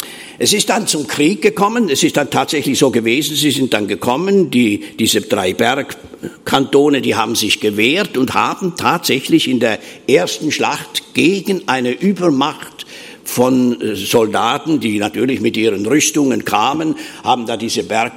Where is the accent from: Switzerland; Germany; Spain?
Switzerland; Das ist denen nicht anders gegangen wie mir. Ich bin ja auch Schweizer.